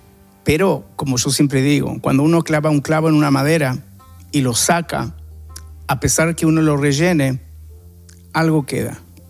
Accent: Argentina; yo crecí en Argentina con España, que es la madre patria, es mi patria también.

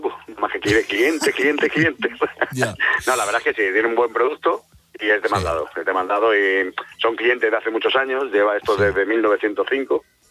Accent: Madrid, Community of Madrid, Spain; moved away as an adult; Esto de vivir al lado del mar no lo cambio, que yo soy de Madrid. Me vine aquí por amor, hace 11 años ya

